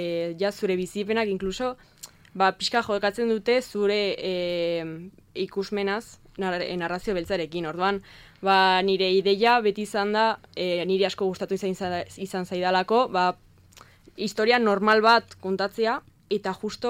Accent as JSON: {"language": "Basque", "town": "Pamplona", "region": "Navarre", "country": "Spain", "said": "ni hemen, Iruñekoa naiz, baino txanterakoa, eta Navarro Biosladan ikasten nago orain, baino bueno, ni Eunaten nengoen lehen, horregatik, euskera hitz egiten dut."}